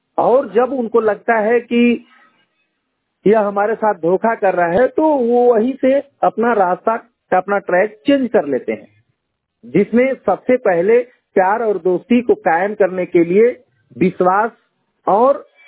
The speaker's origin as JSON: {"language": "Hindi", "town": "Jalalabad", "region": "Uttar Pradesh", "country": "India", "said": "उम्र लगभग 35 वर्ष है और मैं गाजीपुर जनपद के जलालाबाद क्षेत्र का रहने वाला हूँ।"}